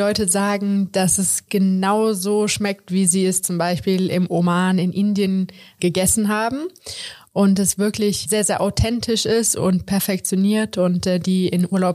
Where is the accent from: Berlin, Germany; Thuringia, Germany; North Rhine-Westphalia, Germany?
North Rhine-Westphalia, Germany; Overath; Wir wohnen in Overath oder ich bin in Overath groß geworden, das ist ungefähr 25 Kilometer von hier. Und natürlich, ich bin schon in Köln zur Schule gegangen und habe halt mein Leben hier verbracht, also das ist mein Zuhause.